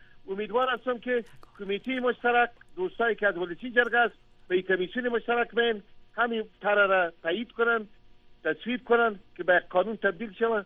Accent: Afghanistan; ما همیشه گفتیم که ما هزاره هستیم، ما پشتون هستیم، تاجیک هستیم، ما متعلق به تمام اقوام افغانستان هستیم.

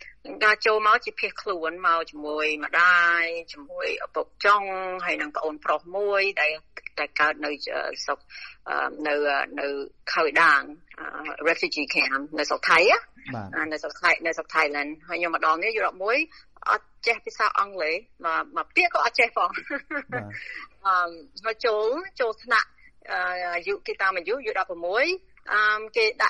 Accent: Kien Svay, Kandal, Cambodia; born there; ខ្ញុំកើតនៅគៀនស្បាយខេត្តកណ្ដាលនៅជាប់អំពេញហ្នឹងដល់ពេលខ្មែររុចអពោចូលឆ្នាំ75ហ្នឹងខ្ញុំទៅអាយុ5ឆ្នាំហើយ

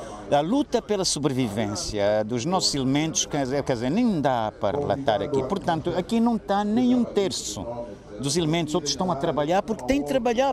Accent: Angola; eu sou angolano de gema

